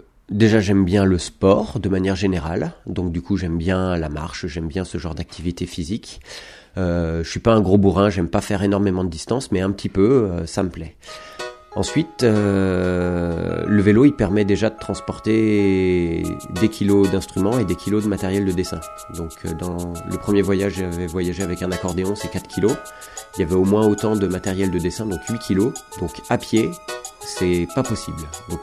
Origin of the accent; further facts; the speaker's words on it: Lyon, Auvergne-Rhône-Alpes, France; Je suis lyonnais. J'alterne ma vie lyonnaise avec une vie sur mon vélo.